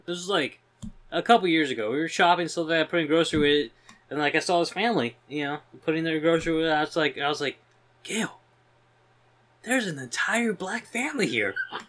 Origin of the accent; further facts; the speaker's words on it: Watsonville, California, United States; I grew up in Watsonville and stuff like that, but you didn't.